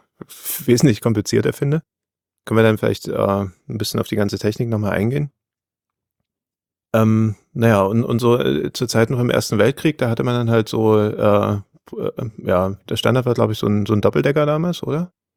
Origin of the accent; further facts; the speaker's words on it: East Germany, Germany; ich bin ja im Osten groß geworden, war bei der NVA hier